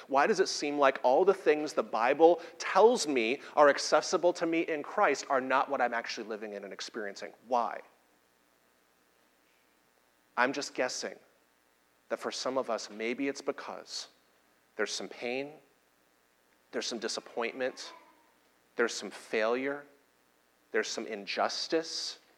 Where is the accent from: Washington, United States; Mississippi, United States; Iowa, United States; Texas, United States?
Texas, United States; Houston; I was born in Houston, grew up going to Houston Rodeo, but I haven't been to any Texan weddings